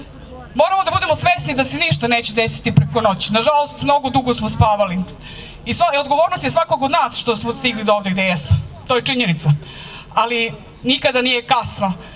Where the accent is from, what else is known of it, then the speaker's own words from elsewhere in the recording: Velika Kruševica, Šumadija and Western Serbia, Serbia; Ja dolazim iz Leča, iz Velike Kruševice, preciznije tamo živim kod Rekovca i pozdravljam vas u ime svih Levčana.